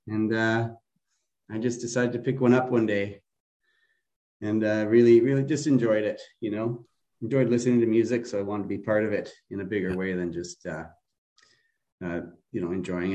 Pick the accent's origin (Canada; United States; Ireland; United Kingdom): Canada; Kitchener, Ontario; also born or lived in Montreal; I was born in Montreal, Quebec, and lived there for a little bit, but mostly I moved to Ontario after kindergarten, and I grew up here in Kitchener-Waterloo.